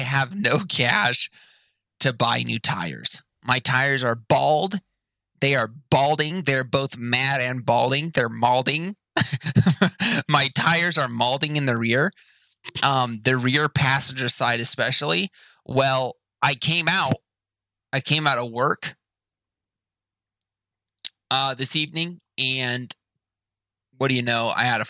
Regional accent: Canada; I would have you know, I am a Canadian, my friend.

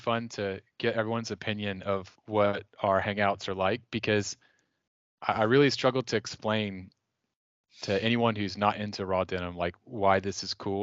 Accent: Austin, Texas, United States; who still probably lives in my hometown of Austin.

